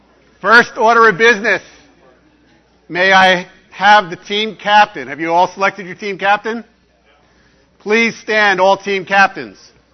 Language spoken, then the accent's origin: English; New York, United States; now in Arizona, United States; And you know, I'm from New York originally. I live in Arizona.